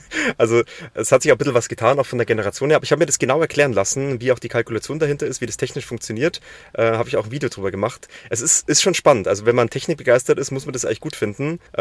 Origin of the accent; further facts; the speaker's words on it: Bavaria, Germany; now in East Frisia, Germany; ich komme ursprünglich aus Bayern und bin dann tatsächlich nach Ostfriesland gegangen, also es könnte nicht weiter weg sein